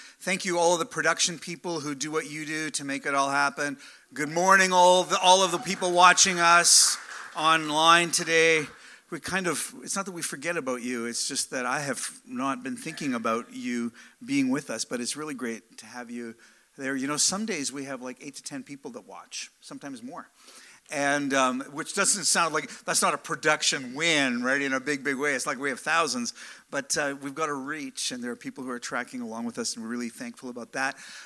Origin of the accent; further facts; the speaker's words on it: Ontario, Canada; I grew up in Northern Ontario, a very small town, very small church. All of our family lived in Saskatchewan